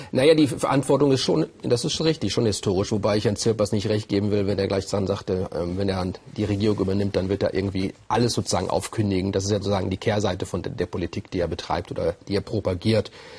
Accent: Münster, North Rhine-Westphalia, Germany; Also aus meiner Heimatstadt kommt Heinrich Brüning und der hat leider als Reichskanzler nicht so eine richtig gute Wirtschaftspolitik betrieben. Aus Münster kommt er.

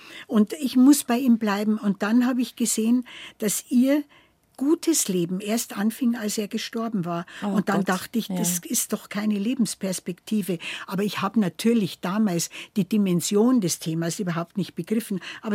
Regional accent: Fichtach, Bavaria, Germany; Ich bin 1941 geboren in Fichtach im Bayerischen Wald, also mitten im Bayerischen Wald, ein kleiner Ort, ja, und bin da aufgewachsen, habe da lange gelebt.

